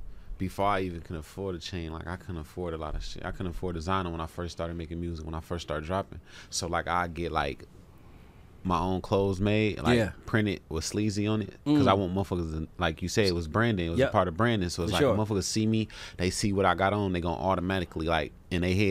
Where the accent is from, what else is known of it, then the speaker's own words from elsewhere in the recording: Grand Rapids, Michigan, United States; Then I'm from Grand Rapids, so it's like that city already. Like I'm originally born in Grand Rapids.